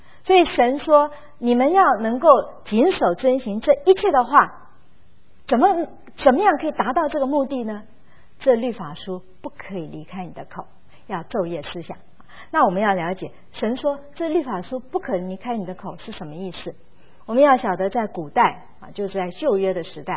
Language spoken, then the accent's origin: Chinese; China; 我们中国人说一念之差